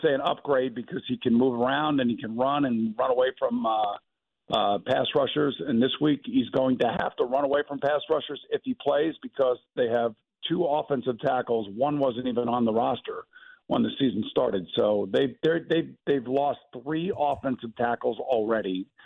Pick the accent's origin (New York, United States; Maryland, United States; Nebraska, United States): New York, United States; born there; I was born in New York, as a matter of fact.